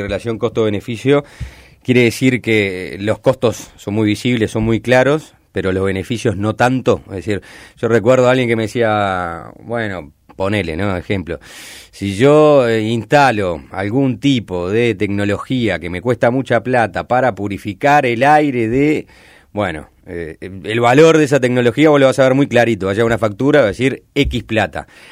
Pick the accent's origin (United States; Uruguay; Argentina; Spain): Uruguay; porque somos uruguayos, capaz, un alemán no te perdonaría